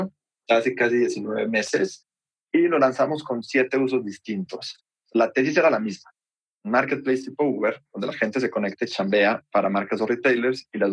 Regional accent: Colombia; moved away as an adult; also born or lived in United States; now in Mexico; Yo soy colombiano, nací y crecí en Colombia, viví en Estados Unidos varios años de chico. Luego vine a México a estudiar al TEC de Monterrey

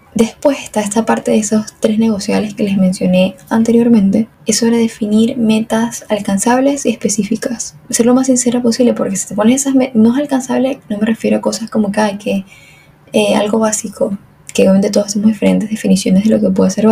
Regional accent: Venezuela; now in Argentina; soy de Venezuela, pero vivo en Argentina

